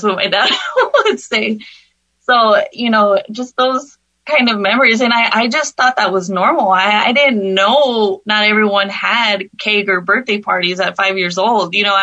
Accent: El Paso, Texas, United States; also born or lived in New Jersey; I don't know if you guys know, but I'm from El Paso.

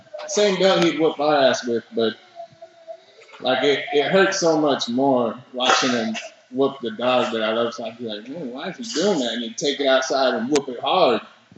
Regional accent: Austin, Texas, United States; I was born and raised in South Austin. With my mom and my dad and my older brother.

